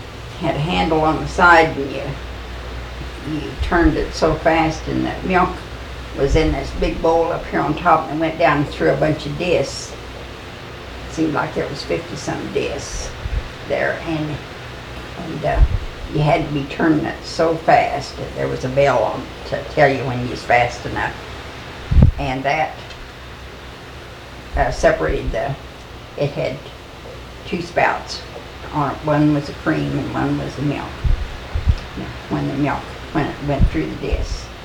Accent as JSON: {"language": "English", "region": "New Mexico", "country": "United States", "tie": "born there", "said": "I was born in New Mexico, but my folks grew up here."}